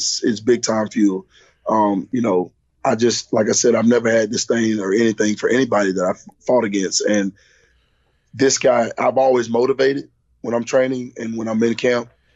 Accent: Alabama, United States; Yeah, man. It's Bama. We're from Bama, man.

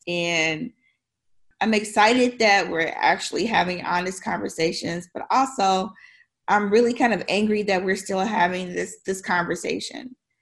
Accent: Tennessee, United States; also born or lived in Chicago / Detroit; You know, I was born in Chicago, and I started school in Detroit after the riots, or I should say the uprisings. And then I went to school, junior high and high school, in Tennessee.

